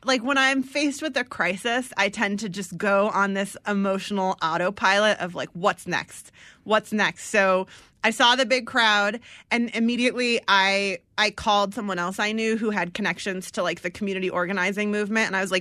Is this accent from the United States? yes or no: yes; California, United States; I grew up in the East Bay in California, so we were really surrounded by immigrants.